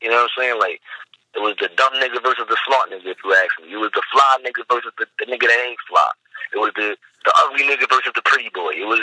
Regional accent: Compton, California, United States; And this is me, 2-3 years old. I was from Compton. I don't know what y'all niggas talking about. I'm from Compton, boy.

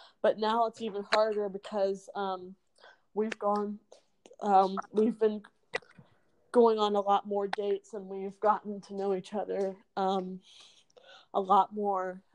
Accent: Charlottesville, Virginia, United States; he will pick me up from my hometown in Charlottesville, Virginia, and drive all the way to Maryland

